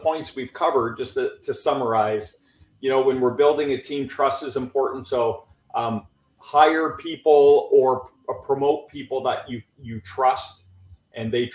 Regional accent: Canada; I'm a Canadian.

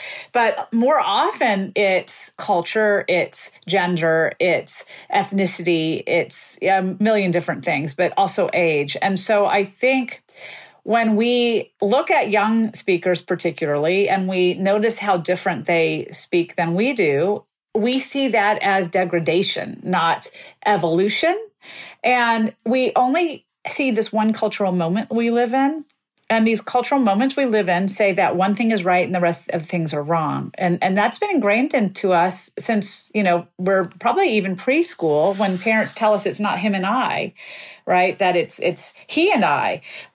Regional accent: the South, United States; You know, I grew up in the South.

